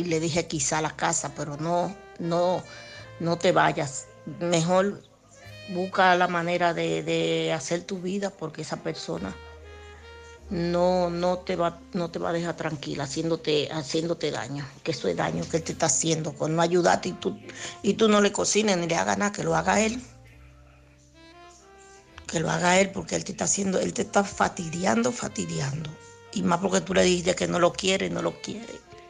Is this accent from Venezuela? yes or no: no; Alcorcón, Community of Madrid, Spain; yo soy de Alcorcón.